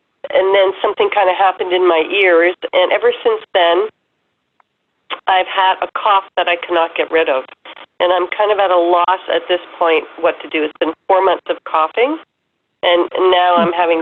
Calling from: Canada; Hi, I'm calling from Canada.

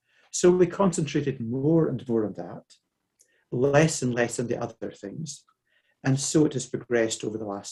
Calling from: Aberdeen, Scotland, United Kingdom; I'm tuning in from Aberdeen in Scotland in the UK.

